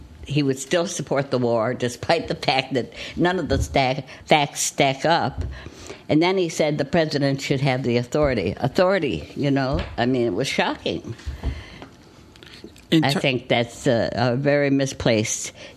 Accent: United States; I'm American. I don't like hyphens. It's true, my parents came from Syria

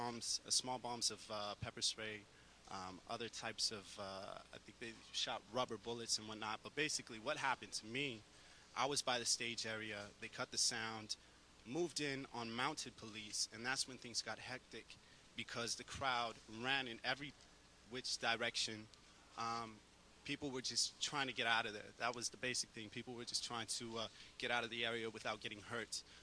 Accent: Los Angeles, California, United States; I am from Los Angeles, not originally here since I was the age of six. But Los Angeles is what I consider home.

